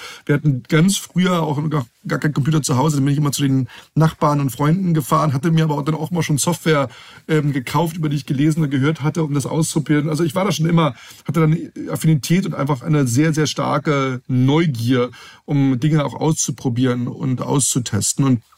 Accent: Brandenburg, Germany; born there; in unserem Dorf in Nähe von Potsdam, wo ich geboren bin

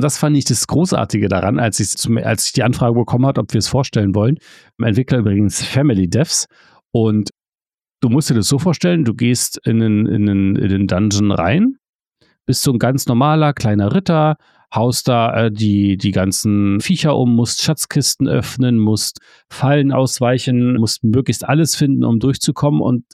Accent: Berlin, Germany; Also, ah, wir kommen aus Berlin. Für uns ist überall die Spree.

